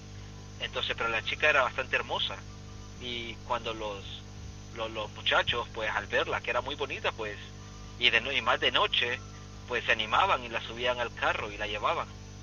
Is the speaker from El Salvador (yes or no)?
yes; Santiago de María, Usulután, El Salvador; hay una vuelta en una carretera allá en El Salvador, que conecta mi pueblo, que se llama Santiago de María, con otro pueblo que se llama El Triunfo